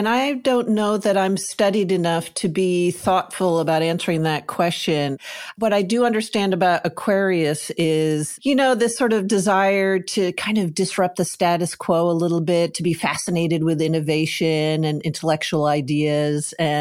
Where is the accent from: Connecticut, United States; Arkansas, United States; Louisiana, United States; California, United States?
Connecticut, United States; So I was raised in New England, in a teeny state of Connecticut, a small family in a very classic house